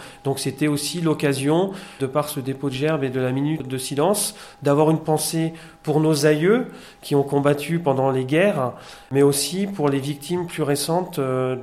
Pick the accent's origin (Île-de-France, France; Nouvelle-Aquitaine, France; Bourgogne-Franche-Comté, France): Bourgogne-Franche-Comté, France; je suis natif d'un autre parc naturel régional, celui du Morvan. Je suis natif du département de la Nièvre.